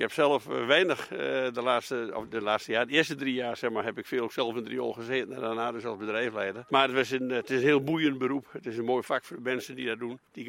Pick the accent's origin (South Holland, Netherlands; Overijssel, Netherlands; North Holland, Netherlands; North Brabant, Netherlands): Overijssel, Netherlands; now in Friesland, Netherlands; Maar ik ben een tukker, hè?